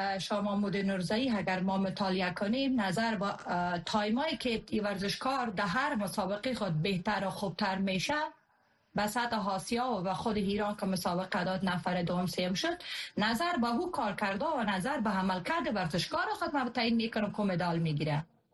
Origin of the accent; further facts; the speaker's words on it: Afghanistan; با هی از افغانستان هستیم، افغان هستیم